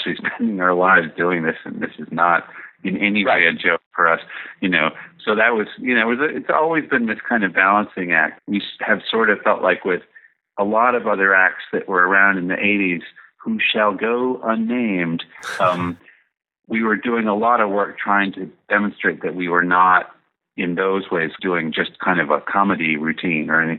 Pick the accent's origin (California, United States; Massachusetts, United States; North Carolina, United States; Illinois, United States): Massachusetts, United States; Lincoln; Well, we grew up in New England where we were in an accordion free zone pretty much. There were no ethnic traditions in Lincoln, Massachusetts that included the accordion.